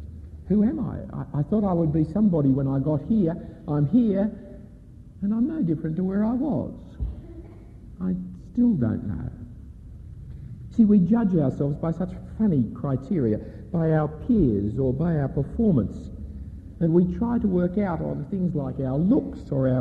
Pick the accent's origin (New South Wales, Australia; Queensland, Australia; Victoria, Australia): New South Wales, Australia; Balmain; I am the person who came from there. I'm a boy from Balmain, therefore I must be corrupt.